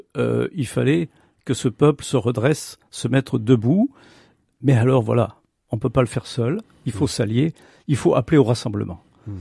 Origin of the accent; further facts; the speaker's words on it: France; en France, puisque je suis français, à Nancy très, très précisément